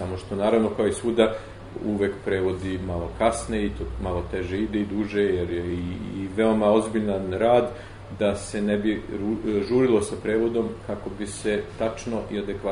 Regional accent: Serbia; now in United States; Mi koji smo tu bili rodom iz Srbije, ali isto tako američki državljani

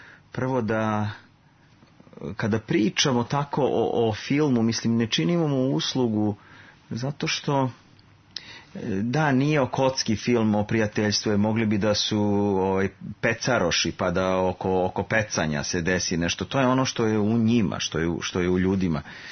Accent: Kragujevac, Šumadija, Serbia; a ja sam iz Kragujevca.

